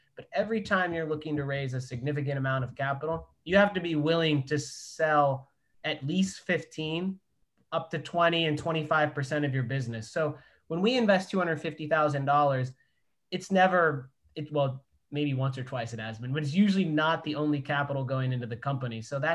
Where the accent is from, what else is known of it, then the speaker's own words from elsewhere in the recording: Ohio, United States; I'm from Ohio, that's why I keep referencing Ohio.